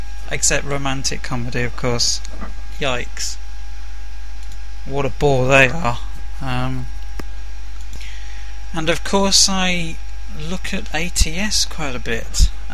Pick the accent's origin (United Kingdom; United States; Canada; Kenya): United Kingdom; England; As you probably guessed by now, I'm English. Work in London for my sins.